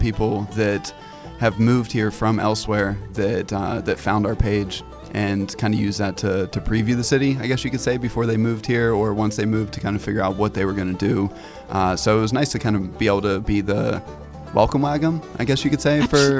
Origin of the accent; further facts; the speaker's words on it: Pittsburgh, Pennsylvania, United States; I'm from out by the airport, so I've been in the area, but I just moved to the city.